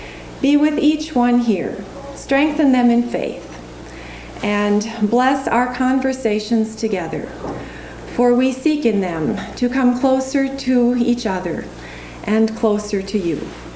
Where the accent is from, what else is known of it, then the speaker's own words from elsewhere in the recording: Brooklyn, New York, United States; moved away as an adult; now in Minnesota, United States; I grew up in Brooklyn, New York, and then I headed west to go to St. Olaf to go to college.